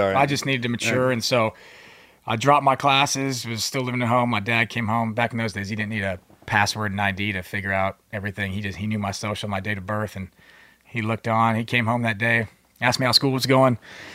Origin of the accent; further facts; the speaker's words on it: Philippines; born there; I was born in the Philippines. My parents were both active duty, Subic Bay Naval Base.